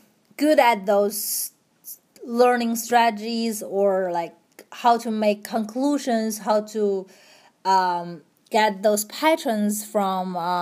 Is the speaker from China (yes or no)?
yes; China; I came from China, which was very different style of education or instruction.